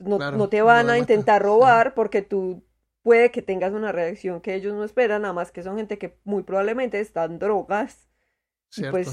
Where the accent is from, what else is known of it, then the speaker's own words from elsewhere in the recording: Colombia; Ay, sí, yo soy colombiana, perdón.